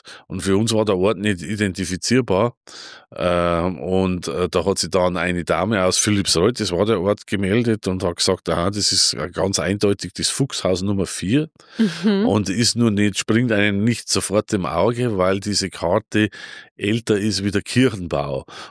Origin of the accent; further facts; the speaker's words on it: Bavaria, Germany; ich komme aus dem Vorwald zumindest und mein Vater war Metzgermeister